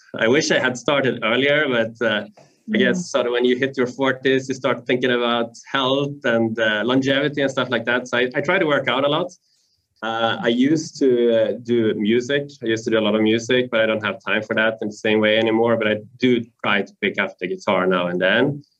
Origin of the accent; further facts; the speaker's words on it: Sweden; English is a second language; I would probably go with Sweden first. So my home country. I haven't been able to go for a while now because of COVID, so just to see family again.